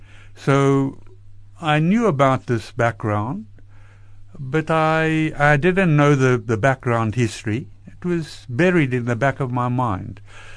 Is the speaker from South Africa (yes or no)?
yes; South Africa; I was a little shy at that time to say that I came from South Africa, but I told him.